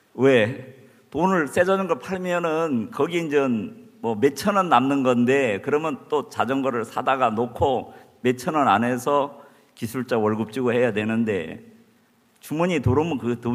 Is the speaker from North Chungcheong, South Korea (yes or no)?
yes; Chungju, North Chungcheong, South Korea; 쭉 올라오면서 제 고향인 이렇게 충주를 이렇게 지나게 되거든요. 거기 제 고향 생각이 많이 나더라고요.